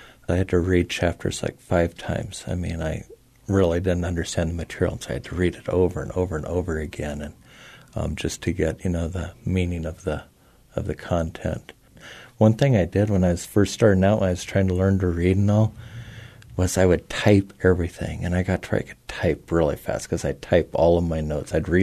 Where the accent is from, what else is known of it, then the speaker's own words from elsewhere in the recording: Pavilion, Wyoming, United States; I grew up in Pavilion, Wyoming, on a ranch. I went to a very small school.